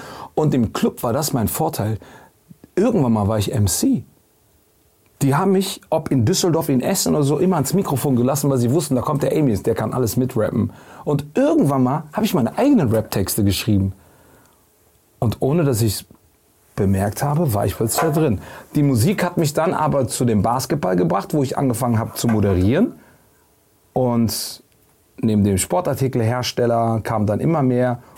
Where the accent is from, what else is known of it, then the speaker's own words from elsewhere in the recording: Eritrea; aber wir sind beide aus Eritrea.